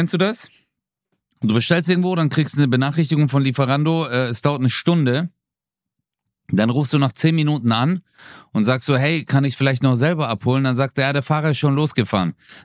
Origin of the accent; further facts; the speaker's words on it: Baden-Württemberg, Germany; ich bin Schwabe.